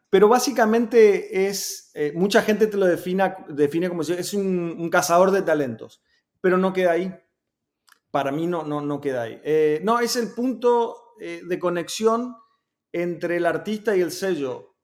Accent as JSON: {"language": "Spanish", "country": "Argentina", "said": "Somos argentinos, así que tenemos que sacar esa carta en cualquier conversación"}